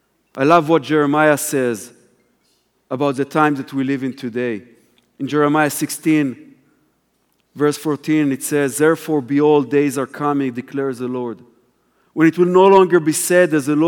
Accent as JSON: {"language": "English", "country": "Israel", "tie": "born or raised there", "said": "I'm amazed that I, as an Israeli follower of the Messiah, born and raised in Israel, can come here and speak on this stage today."}